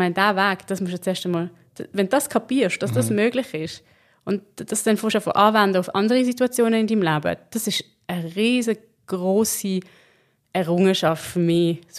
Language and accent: German; Basel-Landschaft, Switzerland; ich komme da irgendwo aus dem Baselbiet, habe von Tuten und Blasen keine Ahnung gehabt.